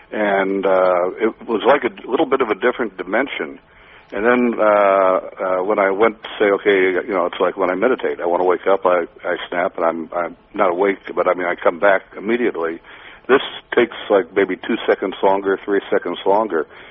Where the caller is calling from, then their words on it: Thailand; I'm in Thailand.